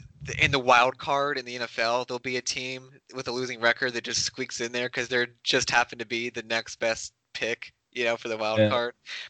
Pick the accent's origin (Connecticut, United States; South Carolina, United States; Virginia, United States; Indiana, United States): Indiana, United States; Indianapolis; I was from Indianapolis originally. Indianapolis doesn't have an MLB team.